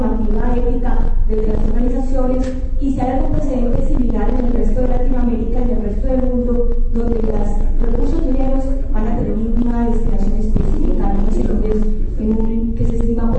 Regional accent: Colombia; soy periodista de Colombia. En nuestro país, a partir del próximo 1 de enero, se va a regular la ley de regalías.

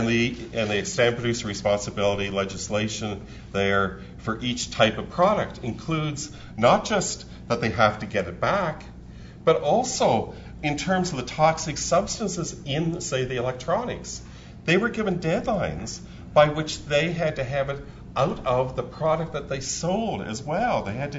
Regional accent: Canada; I have to let people know I'm from Canada, so any biases that pop out there.

